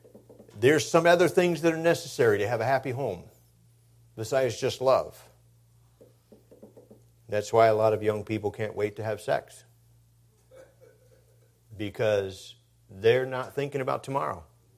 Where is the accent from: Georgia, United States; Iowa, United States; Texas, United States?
Texas, United States; El Paso; As a young person, I grew up in El Paso, Texas. All of my friends spoke Spanish.